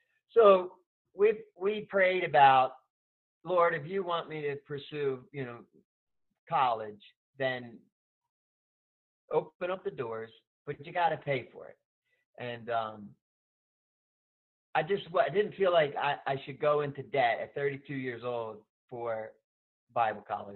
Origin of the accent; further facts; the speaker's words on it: Baltimore, Maryland, United States; Well, I came from Baltimore, Maryland, and I went on a short-term missions trip in 1991